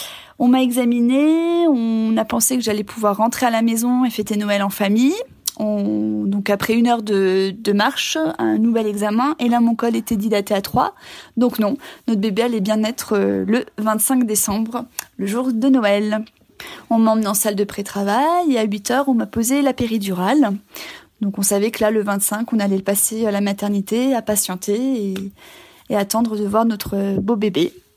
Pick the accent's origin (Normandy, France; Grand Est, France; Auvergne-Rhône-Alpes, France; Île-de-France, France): Auvergne-Rhône-Alpes, France; en tant que bon savoyard